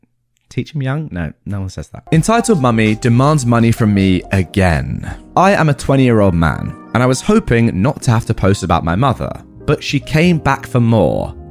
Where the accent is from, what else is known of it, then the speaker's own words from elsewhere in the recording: Germany; first language German; English is a second language; I am German with Arab roots, but was born and raised in Germany. My mother tongue is German, but I do speak Arabic enough to have a conversation.